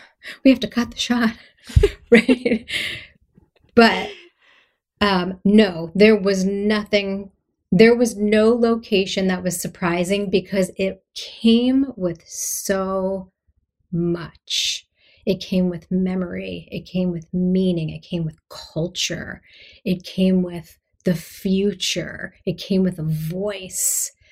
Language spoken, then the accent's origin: English; Philadelphia, Pennsylvania, United States; I'm from Philadelphia. I have no right making a film about Canada.